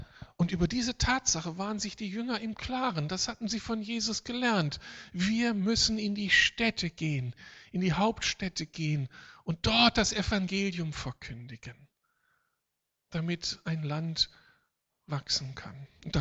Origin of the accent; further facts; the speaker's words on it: Berlin, Germany; man bekommt es als Berliner gar nicht so unbedingt mit.